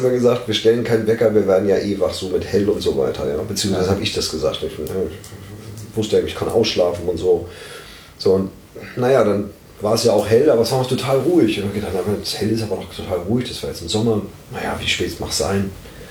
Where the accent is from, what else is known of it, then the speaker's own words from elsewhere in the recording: Hamburg, Germany; born there; Ich bin gebürtiger Hamburger.